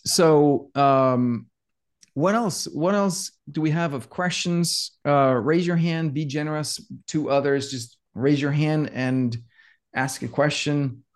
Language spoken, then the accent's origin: English; Denmark; English is a second language; moved away as an adult; now in United States; when I grew up in Denmark, moved to the US when I was about 25, right?